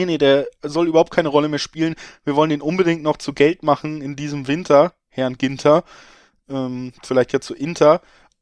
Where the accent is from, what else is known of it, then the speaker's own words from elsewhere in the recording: Hamburg, Germany; Ich komme aus Hamburg